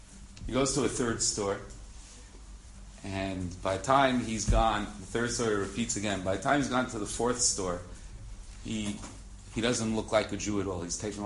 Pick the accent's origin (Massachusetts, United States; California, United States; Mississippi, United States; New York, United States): New York, United States; Brooklyn; I was a boy from Brooklyn. I didn't get into any Ivy League school.